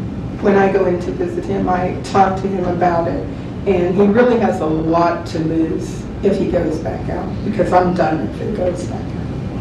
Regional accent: Ohio, United States; And I'm from Ohio, I saw the National Guard shoot down the kids that were protesting the Vietnam War

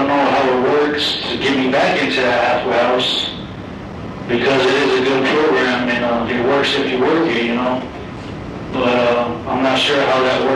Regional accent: United States; I'm from the Hill River Indian Reservation, and we had a death in a family, and we dig our own graves out there

